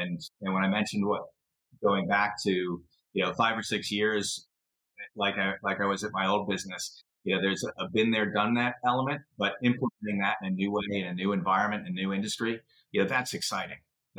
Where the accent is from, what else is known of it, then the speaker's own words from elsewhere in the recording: Chicago, Illinois, United States; now in Albany, United States; I'm an Eagle Scout, and I grew up in Chicago, though.